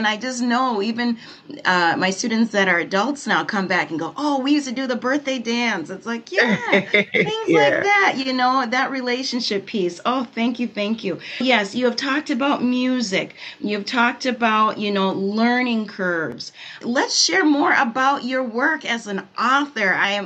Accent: Liberia; now in Minnesota, United States; I'm from Liberia originally, and I emigrated to Minnesota with my parents.

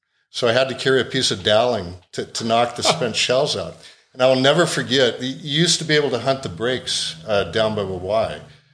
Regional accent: Gig Harbor, Washington, United States; also born or lived in Seattle, United States; now in Moscow, United States; So we grew up over on the west side of Washington State, and early years were in the South Seattle area, and then later on out in Gig Harbor, Washington, and that's where I went to high school.

